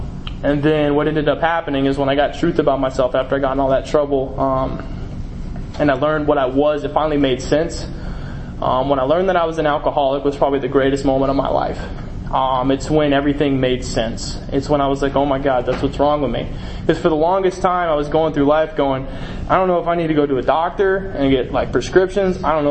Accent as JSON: {"language": "English", "region": "Texas", "country": "United States", "tie": "born or raised there", "said": "growing up in Texas, you know, going to University of Texas was, like, the big dream, you know, for college."}